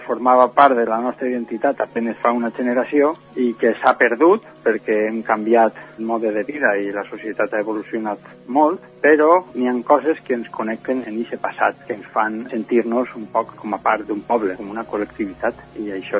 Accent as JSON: {"language": "Catalan", "town": "Sagunt", "region": "Valencian Community", "country": "Spain", "said": "De xicotet, perquè jo soc de Sagunt, poble on ja no sé jugar i on la pilota és pràcticament un esport marginal"}